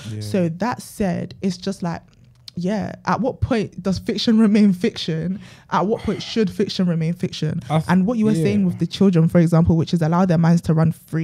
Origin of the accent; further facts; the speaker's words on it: Nigeria; you're Congolese and I'm Nigerian.